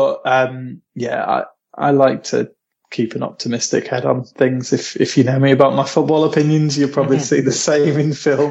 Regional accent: East Midlands, United Kingdom; now in Manchester, United Kingdom; I'm from Lincolnshire. I'm from like the Shire. That is Markham.

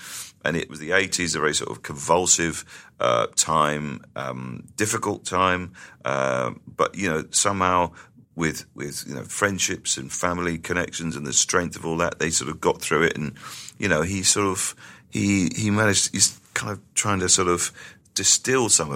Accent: South West England, United Kingdom; And when I first came to London was the year before, 1984. And I was just kind of like a teenager from the sticks, you know. I grew up in the West Country.

